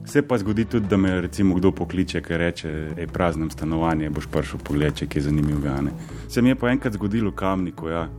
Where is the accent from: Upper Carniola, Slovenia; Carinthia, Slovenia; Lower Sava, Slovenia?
Upper Carniola, Slovenia; Žiri; prihajam iz Žirov